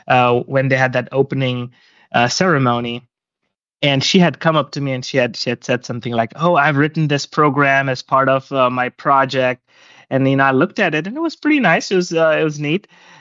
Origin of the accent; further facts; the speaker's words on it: India; born there; So I was born in India.